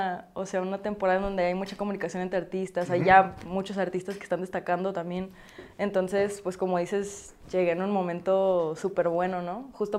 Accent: Iguala, Guerrero, Mexico; Porque pues yo soy de Guerrero. En Guerrero, de que...

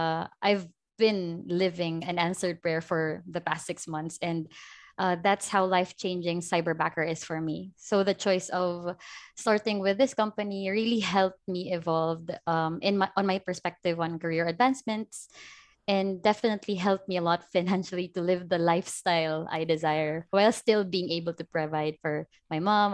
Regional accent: Tacloban, Eastern Visayas, Philippines; now in Manila, Philippines; And actually, right now, I'm in Manila. I'm from Tacloban.

